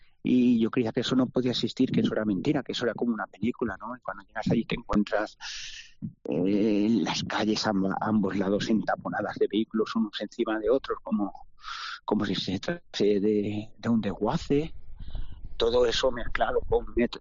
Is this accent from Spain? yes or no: yes; Burjasot, Valencian Community, Spain; Estaba en otra parte, en este caso estaba yo en Burjasot, en mi pueblo natal